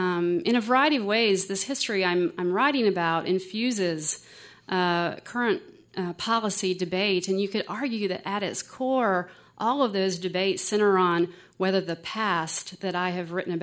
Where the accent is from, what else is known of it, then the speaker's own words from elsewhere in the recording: Hickory, North Carolina, United States; that in my hometown, I grew up in Hickory, and there you see a new high school wing being added to the 12th-grade black school there as late as 1957.